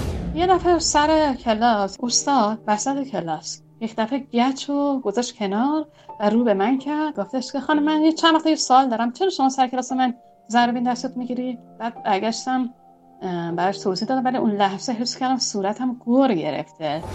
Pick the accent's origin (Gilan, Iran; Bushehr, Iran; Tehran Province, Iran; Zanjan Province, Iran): Tehran Province, Iran; Tehran; born there; من در تهران متولد شدم